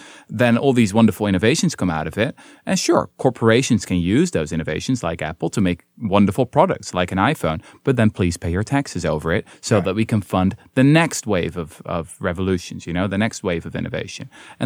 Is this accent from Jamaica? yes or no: no; Netherlands; now in United States; I'm from Holland.